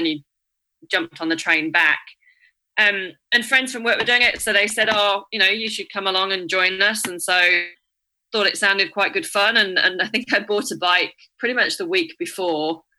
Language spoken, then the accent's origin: English; East Midlands, United Kingdom; moved away; also born or lived in Australia; I'm actually from the UK originally. So I was born in Nottinghamshire, which is pretty much in the middle of the UK, just Midlands north of England, and grew up there, and then I moved to Australia